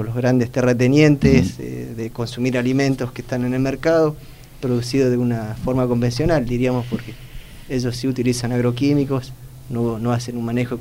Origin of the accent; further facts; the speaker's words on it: Neuquén, Argentina; Yo soy de Neuquén, mi caso, las familias campesinas no utilizan agroquímicos para fertilizar el suelo